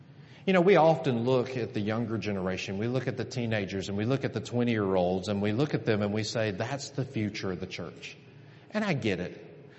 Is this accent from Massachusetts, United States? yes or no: no; Columbus, Mississippi, United States; I grew up in Columbus, Mississippi, and there was a woman there who was in her 80s.